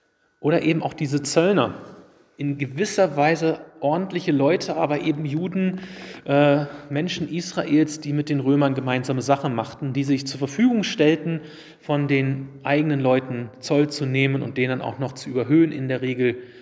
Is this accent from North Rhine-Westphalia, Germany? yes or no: no; Wolfenbüttel, Lower Saxony, Germany; in Wolfenbüttel, Niedersachsen, wo ich aufgewachsen bin.